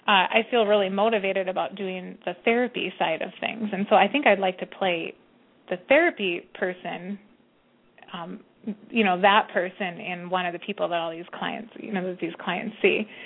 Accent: Bismarck, North Dakota, United States; also born or lived in Grand Forks / Minneapolis; I lived in Minneapolis for about the last 6 years since my undergrad, and I grew up in Bismarck, North Dakota, mostly. And then I ended high school. We moved to Grand Forks, North Dakota

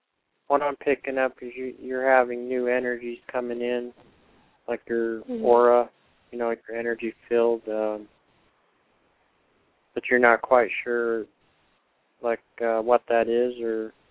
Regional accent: Salt Lake City, Utah, United States; I'm from Salt Lake, Utah, because there's a lot of Mormons here.

